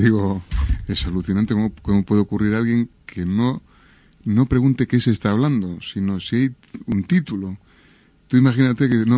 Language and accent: Spanish; Basque Country, Spain; born there; Yo, por ejemplo, que nací en Margen Izquierda, sí, yo ya nací en un mundo en crisis. Margen Izquierda siempre estuvo en crisis.